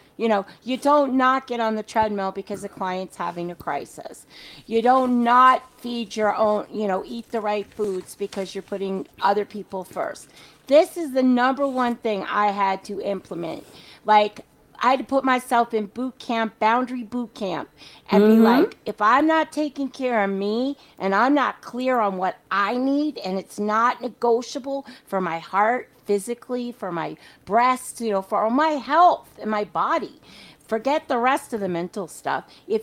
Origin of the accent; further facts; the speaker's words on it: New York City, New York, United States; And so I grew up in New York City with two Southern parents.